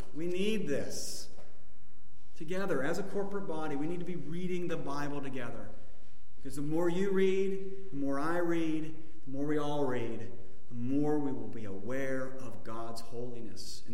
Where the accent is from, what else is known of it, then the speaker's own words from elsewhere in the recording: United States; I'm an American.